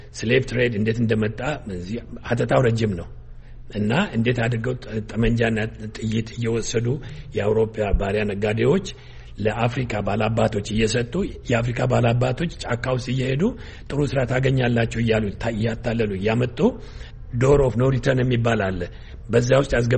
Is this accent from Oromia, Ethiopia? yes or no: yes; Dembi Dolo, Oromia, Ethiopia; ኦሮምኛ እናገራለሁ። እኔ ከደምቢዶሎ ነኝ፣ ከወለጋ። … እኔ አማራና ኦሮሞ ነኝ። ያ ምንድን ነው የሚያደርገኝ? ንጹህ ኢትዮጵያዊ ነኝ።